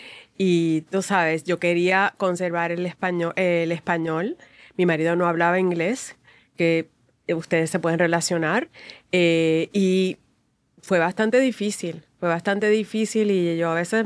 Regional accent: Ponce, Puerto Rico; Yo crecí en Ponce. Ponce es Ponce y lo demás es parking.

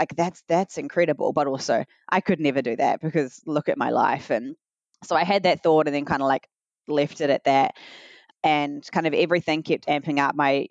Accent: Timaru, Canterbury, New Zealand; now in Auckland, New Zealand; now that I've left my hometown, like everything's going to be fine because all of my issues were back down in Timaru.

